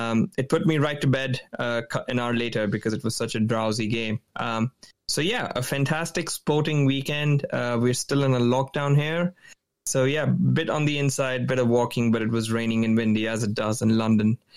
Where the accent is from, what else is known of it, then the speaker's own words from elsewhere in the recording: India; if you hadn't already noticed, I'm Indian, so I was watching the T20 that's going on in India